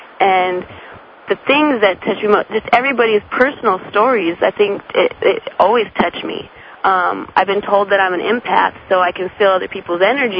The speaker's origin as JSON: {"language": "English", "town": "Albuquerque", "region": "New Mexico", "country": "United States", "said": "Well, I'm from Albuquerque, New Mexico, and I came up here with my father, who went through a spiritual awakening a few months ago."}